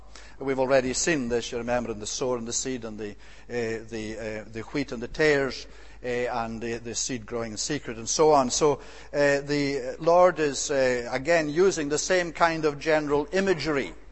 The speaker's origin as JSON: {"language": "English", "region": "Scotland", "country": "United Kingdom", "tie": "born or raised there", "said": "I remember when I was brought up in Scotland, there was a loch near us"}